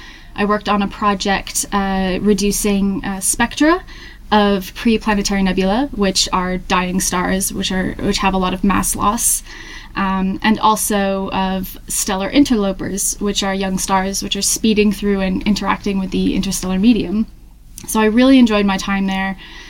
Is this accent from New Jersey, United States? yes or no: no; Hampton, New Hampshire, United States; So, I'm originally from Hampton, New Hampshire in the US.